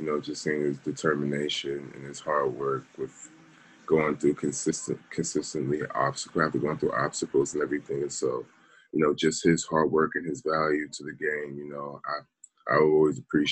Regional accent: Charlotte, North Carolina, United States; now in Baltimore, United States; I was born in Charlotte, so I knew Charlotte my whole life. And just coming up here to a whole different city, whole different area, it was really different

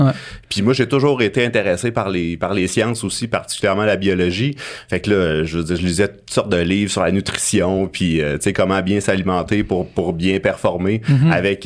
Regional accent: Quebec, Canada; J'ai grandi en Abitibi, puis c'était le sport qu'il fallait pratiquer.

